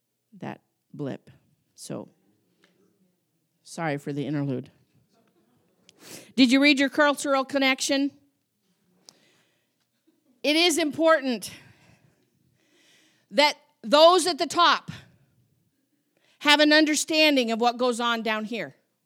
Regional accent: Wyoming, United States; I grew up in Wyoming in cattle country, and I've been in a few barns.

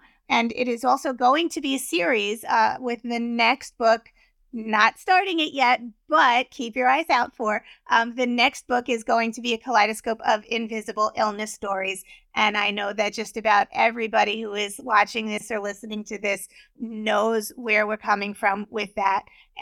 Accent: New York, United States; I am from New York.

